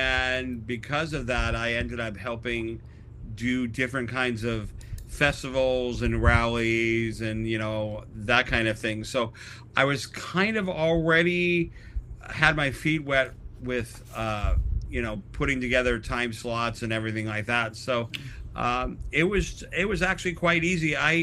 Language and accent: English; New York, United States; born there; now in Seattle, United States; I'm a coast person. I was born in New York, and I really missed the coast.